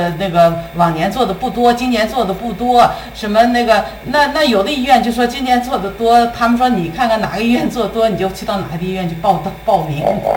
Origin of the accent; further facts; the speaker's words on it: Changzhou, Jiangsu, China; 我呢在常州住啊，我家是常州的。